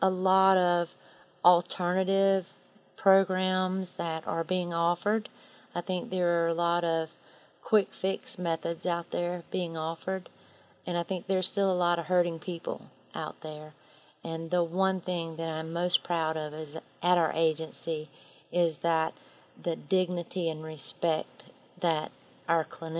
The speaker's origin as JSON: {"language": "English", "town": "Greenwood", "region": "Tennessee", "country": "United States", "tie": "born or raised there", "said": "I grew up here in Greenwood and lived on a farm."}